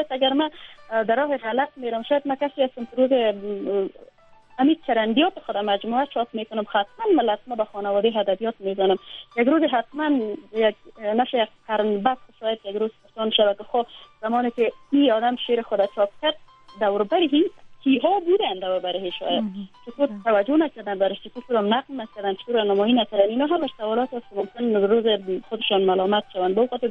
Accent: Afghanistan; من اله از این کشور هستم، اله افغانستان هستم، از این کشور هستم

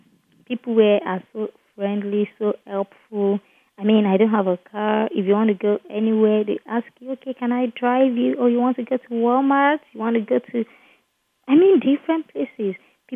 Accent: Nigeria; English is a second language; now in United States; I'm an English graduate from Nigeria, so coming to America has actually helped me to improve my English.

